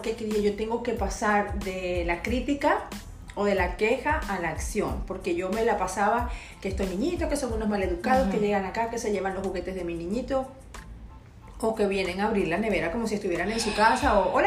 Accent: Venezuela; now in United States; yo nací y me crié en Venezuela, pero me vine bien jovencita a los Estados Unidos. Ya tengo más de 25 años acá.

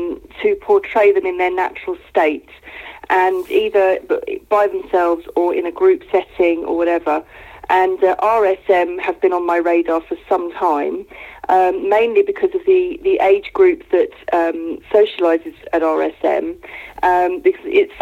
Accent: Rotherfield, South East England, United Kingdom; they're in my village that I grew up in, Rotherfield, and it's just something that I associate with my hometown, if you like.

